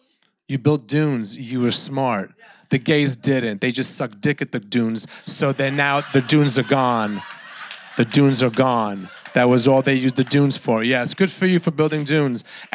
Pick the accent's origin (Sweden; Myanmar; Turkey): Sweden; I'm from Sweden.